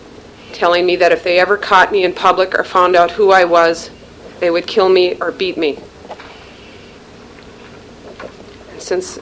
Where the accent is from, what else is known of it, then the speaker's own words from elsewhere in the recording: Minnesota, United States; I'm originally from Minnesota and I would like to move back to Minnesota.